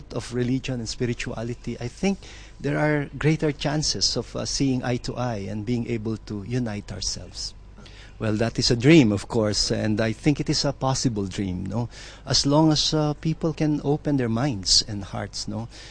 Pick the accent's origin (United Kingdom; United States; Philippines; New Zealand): Philippines; English is a second language; I come from the Philippines. I am a bishop, a Catholic bishop.